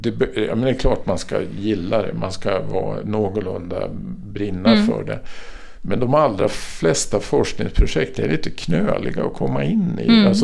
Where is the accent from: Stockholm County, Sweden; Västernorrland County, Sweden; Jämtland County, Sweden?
Västernorrland County, Sweden; Sundsvall; moved away as an adult; jag flyttade ju ner ifrån Sundsvall 1980, var liksom första gången jag bodde någon annanstans än i Sundsvall, förutom att jag hade varit utbytesstudent i USA. Men det var en ganska stort äventyr att flytta från hemstaden hit.